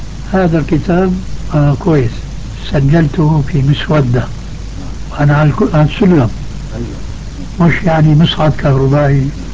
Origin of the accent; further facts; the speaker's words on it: Syria; وبلطو سيرة أيضا يقولوها عندنا في الشام